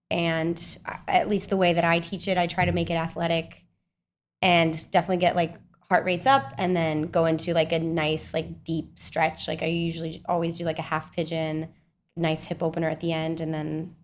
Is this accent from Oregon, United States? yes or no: no; Salt Lake City, Utah, United States; born or raised there; also born or lived in Kansas